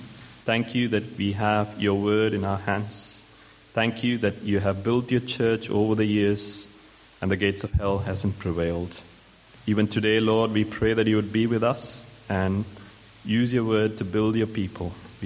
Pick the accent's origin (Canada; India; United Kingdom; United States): India; South India; Growing up in South India, I have read stories in newspaper of children rebel against their parents and run away to North India.